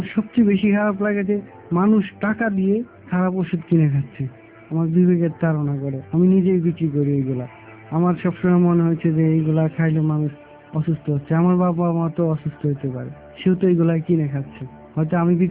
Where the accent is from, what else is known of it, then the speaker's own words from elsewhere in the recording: Dhaka Division, Bangladesh; born there; রাজবাড়ী জেলায়।